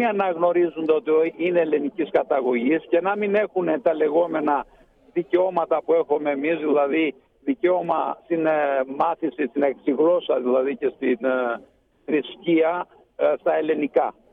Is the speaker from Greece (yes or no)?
no; Dropull, Gjirokastër County, Albania; εγώ που είμαι από τη Δρόπολη του Αργυρικάστρου